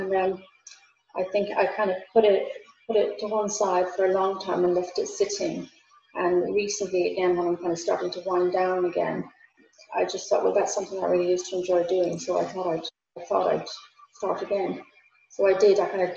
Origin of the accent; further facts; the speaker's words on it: Connacht, Ireland; I'm from West Galway, so the Gaeltacht area in Galway, an Irish-speaking area about 30 to 35 kilometres west of Galway City